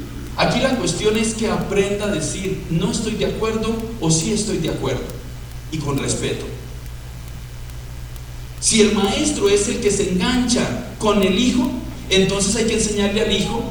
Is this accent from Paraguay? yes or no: no; Colombia; now in Mexico; yo soy colombiano y no tengo familia en México.